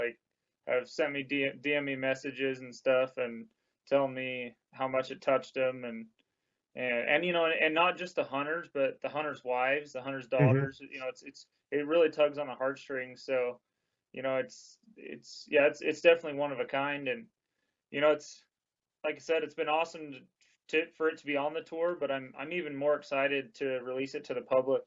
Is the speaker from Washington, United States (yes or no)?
yes; Washington, United States; I grew up in Eastern Washington